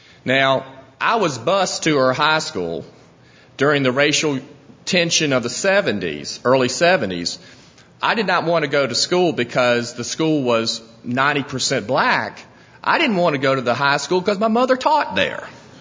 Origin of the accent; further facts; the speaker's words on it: Richmond, Virginia, United States; I grew up in Richmond, Virginia. Mother and father were very strong Christians, grew up in the church.